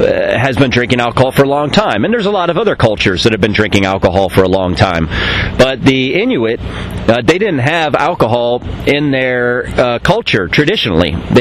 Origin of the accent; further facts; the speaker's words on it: United States; even though I'm from the United States and our vessel is registered in the United States, I cannot enter this base.